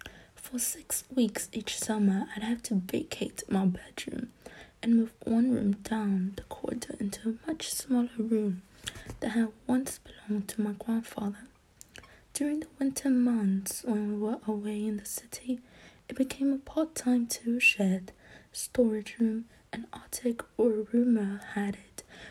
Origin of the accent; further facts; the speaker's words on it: Texas, United States; That's not even my accent. I'm from Texas and I don't even speak like that.